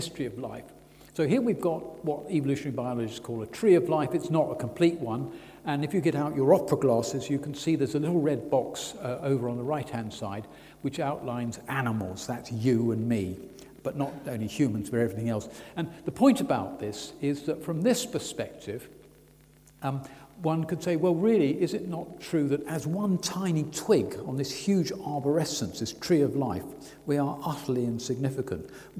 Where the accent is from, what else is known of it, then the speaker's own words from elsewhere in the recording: Wimbledon, London, United Kingdom; also born or lived in Raynes Park; I spent a lot of time there when I was brought up in Wimbledon and Raynes Park.